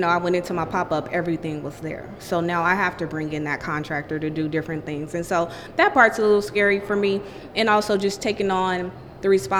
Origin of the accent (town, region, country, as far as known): California, United States; born or raised there